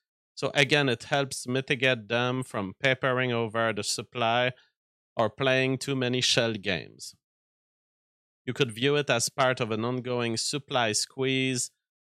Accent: United States; I'm technologically enthusiast, and I'm an American

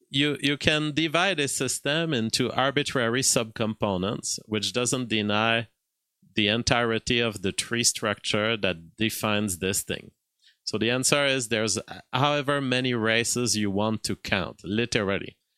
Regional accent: Canada; You know, as a Canadian, everything is a little more relaxed in Canada.

